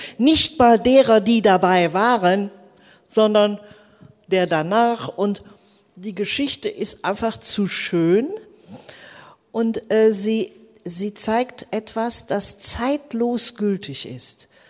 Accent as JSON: {"language": "German", "region": "Rhineland", "country": "Germany", "said": "also ich bin Rheinländerin geblieben."}